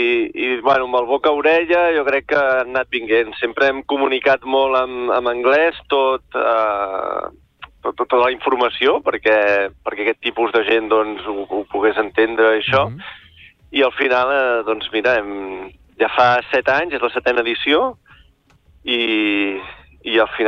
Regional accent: Blanes, Catalonia, Spain; Som de Blanes, nosaltres

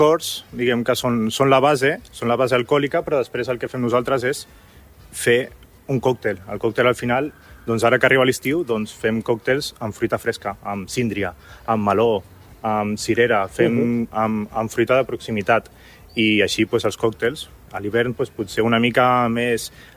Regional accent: Palamós, Catalonia, Spain; aquí jo soc de Palamós i d'ahir vaig estudiar a Barcelona, vaig estudiar audiovisuals

